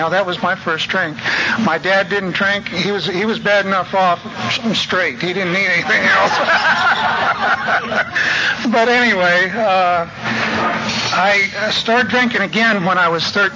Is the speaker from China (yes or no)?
no; Ohio, United States; I came from Ohio originally. I was born in Northeast Ohio and raised on a farm